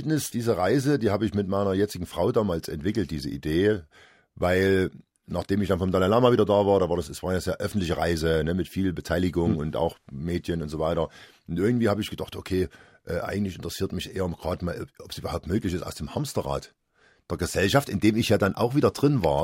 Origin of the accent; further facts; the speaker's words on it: East Germany, Germany; ich bin im Osten aufgewachsen. Die Kirche war dort eher zu vernachlässigen, so atheistisch.